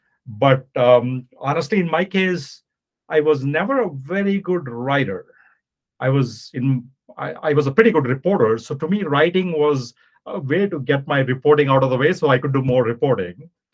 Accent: Hyderabad, Telangana, India; moved away as an adult; as you can tell from my name and my accent, I was born and grew up in India. The first 19 years of my life was in a city called Hyderabad, which is in southern India

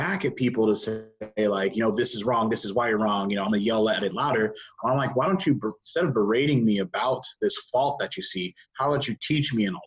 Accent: Texas, United States; my life experience being a black man growing up in Texas.

